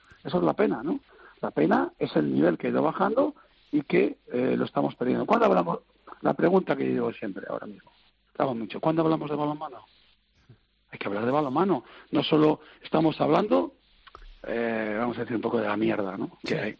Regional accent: Spain; Yo la veo porque soy español, ¿entiendes?

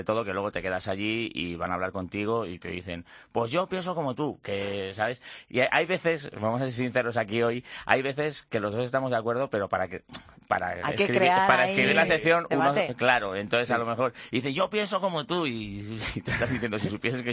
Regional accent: Valladolid, Castile and León, Spain; nosotros somos de Valladolid

